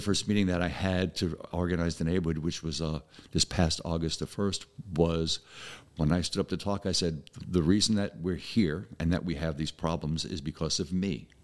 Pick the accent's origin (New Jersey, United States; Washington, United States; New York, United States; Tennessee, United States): New York, United States; as a little boy in the Bronx, I lived in the projects. I was raised in the Red Hook, which is a very bad project in Brooklyn, and Bronxdale.